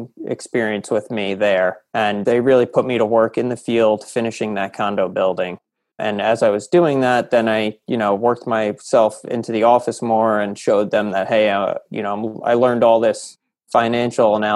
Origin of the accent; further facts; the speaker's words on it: New York, United States; It was a $1.1 million acquisition in my hometown in Westchester County.